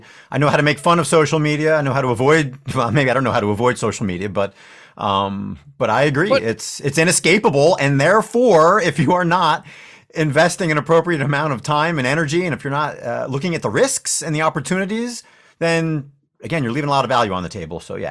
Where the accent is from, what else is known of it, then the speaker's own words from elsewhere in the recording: New Jersey, United States; Plus, I'm from New Jersey, so you know we have a way of getting out of situations